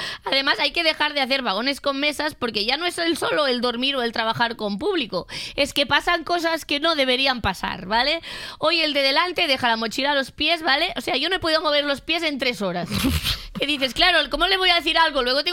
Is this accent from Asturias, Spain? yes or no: no; Catalonia, Spain; como persona catalana esto me